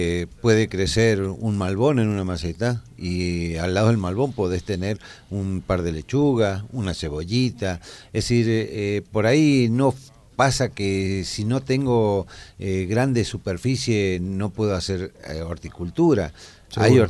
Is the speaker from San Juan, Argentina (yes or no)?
yes; San Juan, Argentina; Soy oriundo de San Juan.